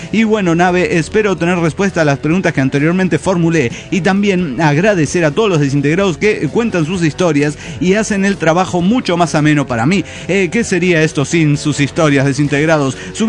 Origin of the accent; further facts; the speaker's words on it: Zacatecas, Mexico; de Zacatecas, México.